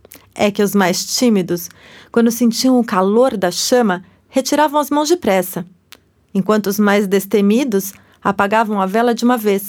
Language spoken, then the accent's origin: Portuguese; Lambari, Minas Gerais, Brazil; born there; Eu nasci em Minas Gerais, na cidade de Lambari, na região do sul de Minas. Perto de Cambuquira, Caxambu, Campanha.